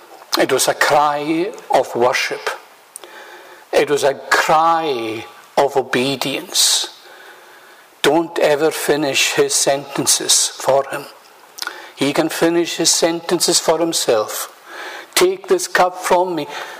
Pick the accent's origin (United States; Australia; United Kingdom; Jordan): United Kingdom; Lewis, Scotland; You know, I grew up in Lewis. And in my younger day, we didn't have electricity in the house.